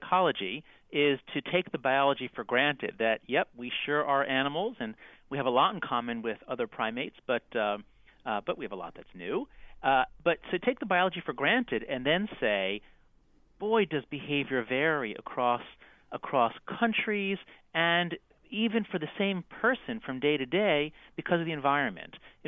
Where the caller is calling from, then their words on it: New York, United States; Yep, from my office at NYU.